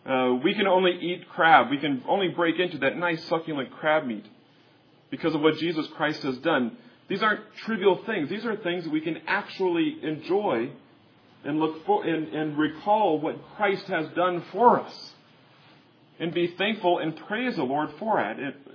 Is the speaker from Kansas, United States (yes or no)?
yes; Kansas, United States; even though I grew up in Kansas, I love seafood, and I'm thankful that I get to eat fresh, wonderful seafood.